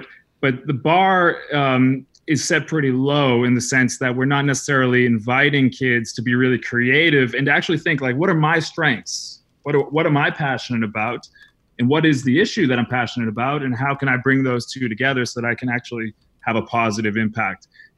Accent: New England, United States; I grew up in New England, small town New England, and went to college in small town New England.

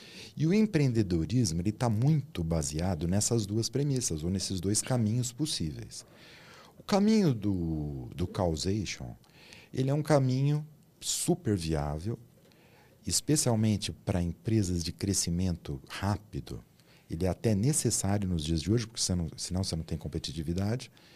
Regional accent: Santo André, São Paulo, Brazil; morava sozinha, voltar a morar lá com os meus pais em Santo André, que é onde eu cresci, né? Aqui do lado de São Paulo.

